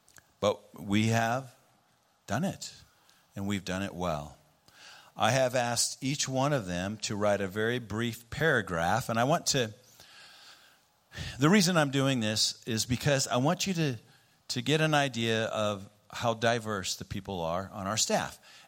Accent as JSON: {"language": "English", "region": "Bible Belt", "country": "United States", "tie": "born or raised there", "said": "Growing up in the Bible Belt with conservative beliefs shaped my perspective on how I see the way churches function."}